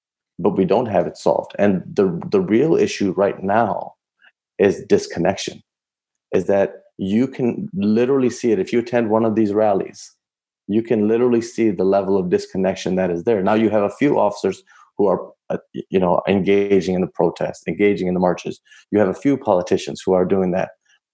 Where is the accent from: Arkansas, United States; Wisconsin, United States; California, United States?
Wisconsin, United States; Milwaukee; I'm from Milwaukee, I'm familiar with Milwaukee. I've lived in every part of Milwaukee, so it's not that I'm not familiar with it.